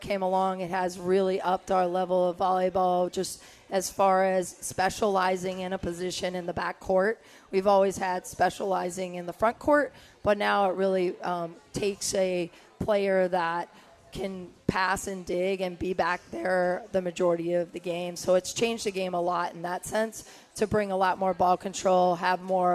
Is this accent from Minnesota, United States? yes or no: no; California, United States; And I'm originally from California, so obviously true to my heart.